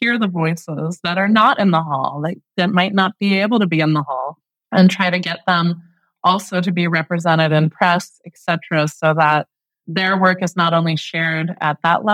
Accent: United States; As an American, there's a bit of a stereotype that's true of like, everything's awesome.

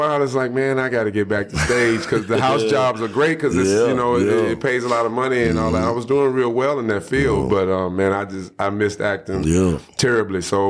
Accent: Houston, Texas, United States; Born and raised in Houston, Texas.

